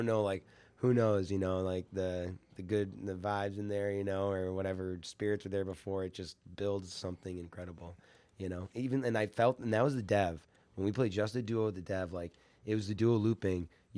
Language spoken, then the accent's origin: English; Watertown, United States; There's some even like my town in Watertown, my hometown.